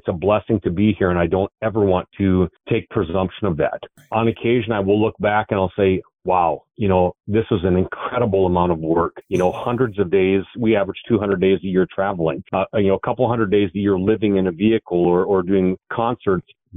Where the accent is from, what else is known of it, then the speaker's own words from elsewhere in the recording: North Dakota, United States; And to get to call North Dakota home, it's a thrill to go out and say I'm from North Dakota.